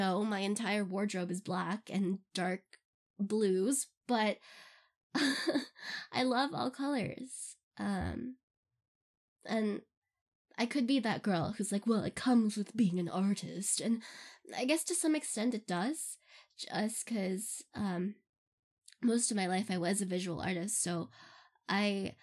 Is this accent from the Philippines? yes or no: yes; Philippines; I'm Filipino, if you don't know. AMA! I'm half Filipino, and I grew up in the Philippines.